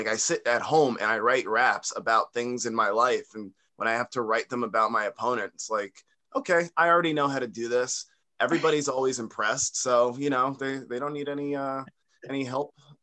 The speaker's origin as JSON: {"language": "English", "town": "Long Island", "region": "New York", "country": "United States", "tie": "born or raised there", "said": "I'm from Long Island, born okay. and raised, still live here. It's very cold."}